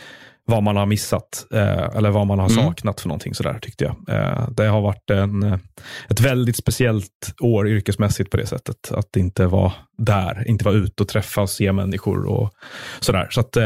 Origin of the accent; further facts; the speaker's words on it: Stockholm, Stockholm County, Sweden; Men jag är också uppvuxen i Stockholm och i stan, så att jag har lite svårt att inte vara i stan.